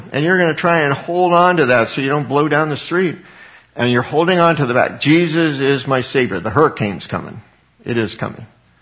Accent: Colorado, United States; He was living in my hometown in Colorado.

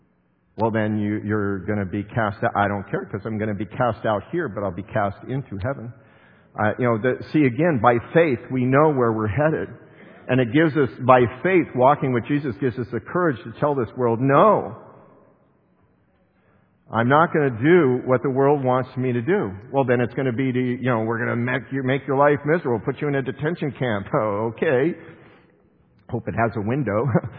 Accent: United States; even though I struggle as an American with these things that are happening

